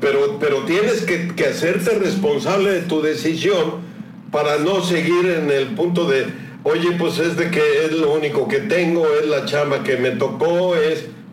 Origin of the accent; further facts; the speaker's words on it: Mexico; Somos mexicanos y tenemos mucho que orgullecernos de ser mexicanos.